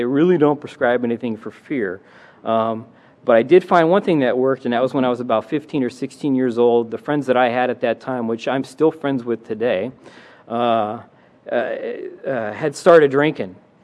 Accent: Sacramento, California, United States; Growing up in Sacramento, I'm a fourth generation Sacramentan.

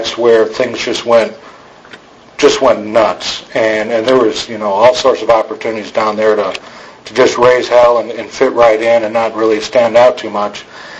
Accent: Chicago, Illinois, United States; now in Austin, United States; I grew up in Chicago, so after I got out of there, I went back to Austin and I started going to meetings.

